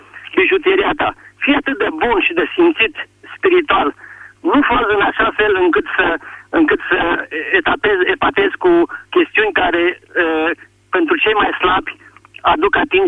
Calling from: Bihor County, Romania; vă sunt de la Bihor.

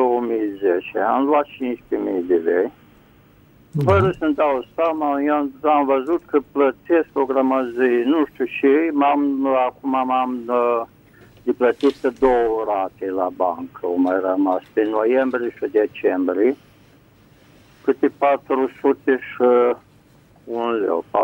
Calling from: Vaslui, Vaslui County, Romania; sunt de la Vaslui.

